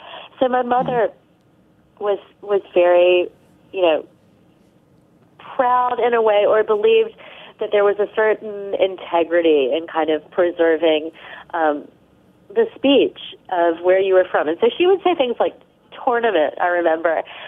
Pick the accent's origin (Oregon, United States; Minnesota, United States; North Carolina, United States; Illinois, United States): North Carolina, United States; I come from North Carolina originally, where there's a huge store put on kind of politeness and etiquette.